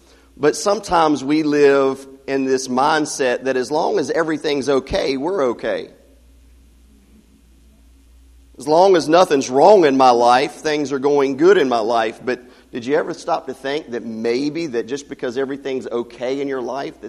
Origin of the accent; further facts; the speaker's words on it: Christiansburg, Virginia, United States; now in Maryland, United States; We're originally from Christiansburg, and God moved us up to Maryland to minister to the folks up there.